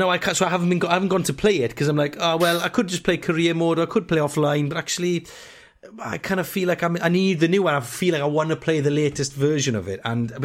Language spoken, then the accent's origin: English; Wales, United Kingdom; Because we're stereotypical Welsh.